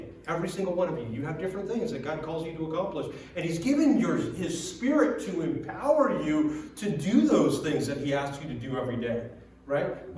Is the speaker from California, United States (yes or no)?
yes; Monterey, California, United States; now in South Lake Tahoe, United States; been up here in Tahoe for 16 years doing adult ministry primarily. But before that, I grew up in Monterey, lived in Monterey, worked at a church in Monterey for about 10 years.